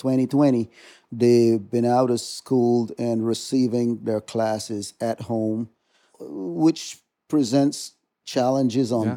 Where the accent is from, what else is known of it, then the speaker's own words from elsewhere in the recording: Roatan, Bay Islands, Honduras; So I am a native Honduran, and I'm sure your listeners could tell by my accent. But I got my English from growing up on the island of Roatan, which was originally, even before my time, a British colony.